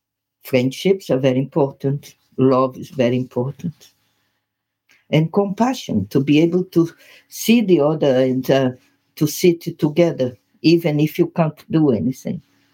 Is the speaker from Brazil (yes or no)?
yes; Brazil; accent: Brazilian; English is a second language; My accent, okay? You guys there listening to it, you might have a bit of a problem to adjust your ear to this Brazilian accent.